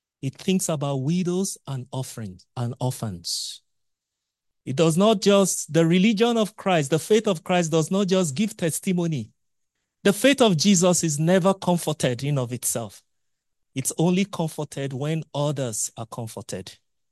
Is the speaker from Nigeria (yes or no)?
yes; Nigeria; I was speaking with someone in Nigeria, my home country today